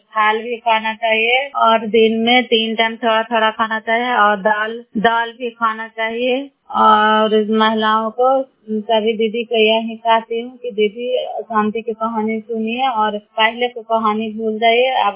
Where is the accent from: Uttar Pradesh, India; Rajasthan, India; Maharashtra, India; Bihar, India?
Bihar, India; Karai; नालंदा जिला कराय ब्लॉक के निवासी हूँ।